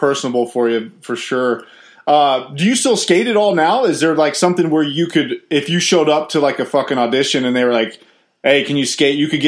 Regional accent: United States; Especially being an American.

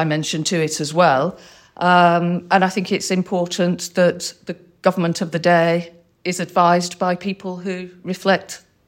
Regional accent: London, United Kingdom; born there; I was born in London.

